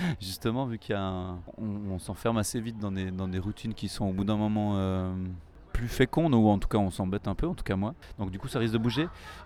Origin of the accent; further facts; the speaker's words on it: Switzerland; j'ai 40 ans, je suis suisse, j'ai une vie de famille